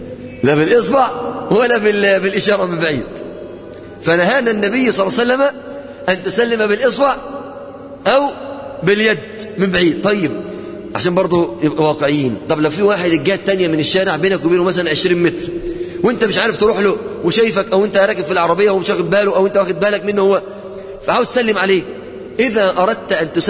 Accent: Upper Egypt, Egypt; صعيدي، رجالة مصر والله

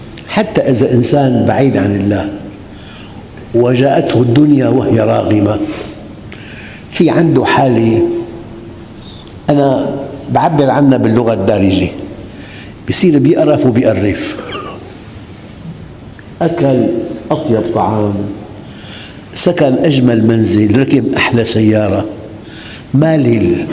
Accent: Syria; فنحن عندنا بالشام كلمة جنفيص هي أبشع أنواع الأقمشة

